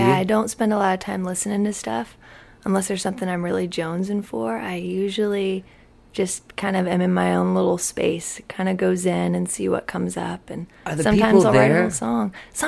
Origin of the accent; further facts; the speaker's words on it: Washington, United States; Okay, well, I grew up in Washington State on a quirky little farm. It's 10 acres, and it's bright blue, and it's right on the state highway.